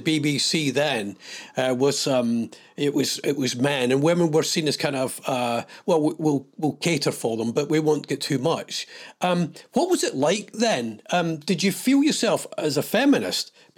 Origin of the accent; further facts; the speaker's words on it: Scotland, United Kingdom; a wee boy growing up in Ayrshire